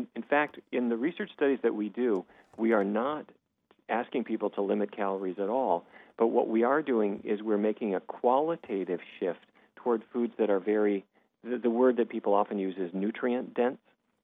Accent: Fargo, North Dakota, United States; growing up in Fargo, North Dakota, the roast beef and steaks and pork chops that we thought were good

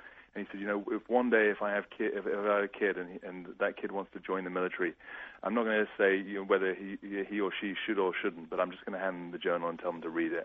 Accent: United Kingdom; now in United States; I'm a British. I live in America. I'm a filmmaker here

